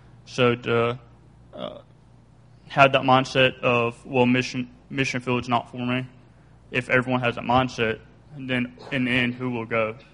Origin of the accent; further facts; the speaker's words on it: United States; Why did God choose me to be born and raised in America when you go to a foreign country and you see what kind of conditions they're living in?